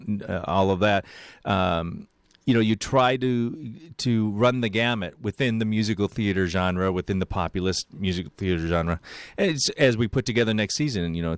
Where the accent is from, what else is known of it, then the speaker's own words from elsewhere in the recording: New York, United States; now in Chicago, United States; You know, I'm a transplant. I came here in 81 from New York and ended up staying eventually, you know, because I loved Chicago.